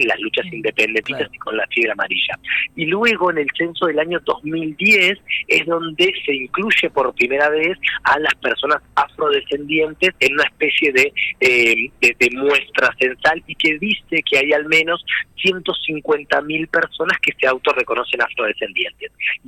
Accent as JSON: {"language": "Spanish", "country": "Argentina", "said": "Y de nuestra identidad como argentinos"}